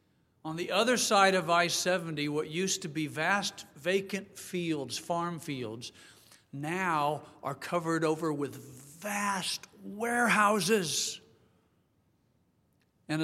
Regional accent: Greenwood, Indiana, United States; I'm from Greenwood, but we took a little detour and drove through the places where I grew up. It was almost unrecognizable. I'm not from Greenwood anymore. We went to Whiteland High School.

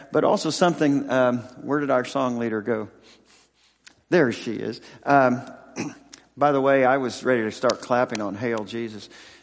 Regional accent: Lafayette, Indiana, United States; also born or lived in Oregon; I grew up in First Baptist of Lafayette, Indiana, and actually Oregon

